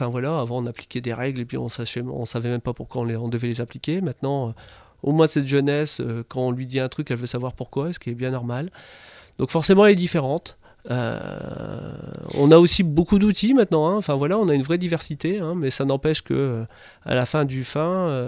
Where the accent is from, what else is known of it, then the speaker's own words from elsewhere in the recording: Carvin, Hauts-de-France, France; donc moi je suis natif de Carvin, j'habite encore à Carvin, voilà.